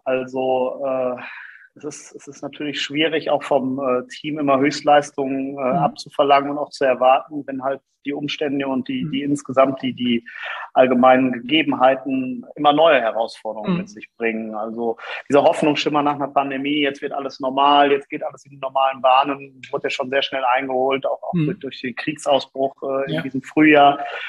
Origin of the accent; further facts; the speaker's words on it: North Rhine-Westphalia, Germany; born there; bin gebürtiger Sauerländer, weiterhin auch wohnhaft im Sauerland und in meinem beruflichen Alltag aber eher in den Großstädten unterwegs, fast schon leidenschaftlicher Rheinländer geworden in den letzten 12, 13 Jahren